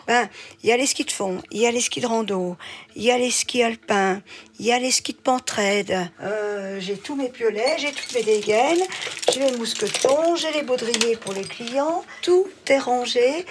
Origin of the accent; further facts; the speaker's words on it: Chamonix, Auvergne-Rhône-Alpes, France; born there; je suis née à Chamonix et mes ancêtres étaient tous des montagnards ou des chasseurs ou de cristalliers, ou voire des guides.